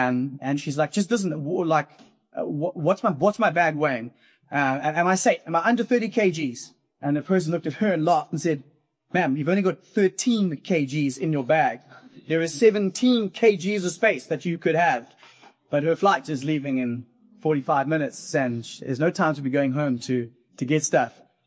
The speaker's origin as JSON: {"language": "English", "country": "Zimbabwe", "tie": "born or raised there", "moved": "yes", "lives_now": "Cape Town, South Africa", "said": "I was raised in Zimbabwe, but I've been down in Cape Town for about 20 years now."}